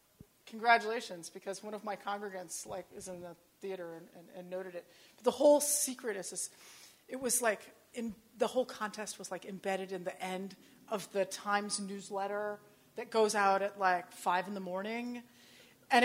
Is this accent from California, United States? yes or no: no; New York City, New York, United States; I'm from New York City.